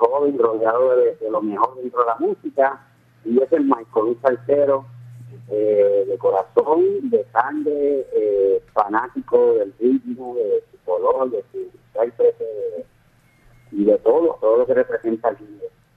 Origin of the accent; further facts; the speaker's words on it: Puerto Rico; conocer ese mundo salsero fuera de las paredes de mi tierra acá en Puerto Rico.